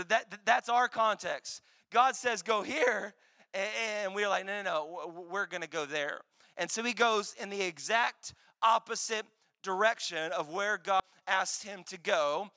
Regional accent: Dallas, Texas, United States; now in Houston, United States; I'm a transplant Houstonian, and so I call this my home city, but I was raised in Dallas.

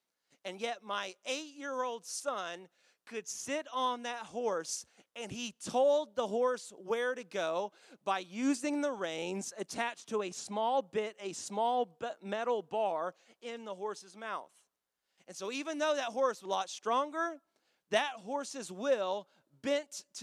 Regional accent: Dallas, Texas, United States; I'm from Dallas, so I am wearing a Dallas Cowboys hat.

